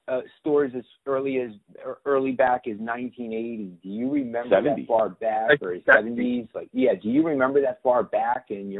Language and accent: English; Fords, New Jersey, United States; Now, I mean, you grew up in Fords and I grew up in Fords.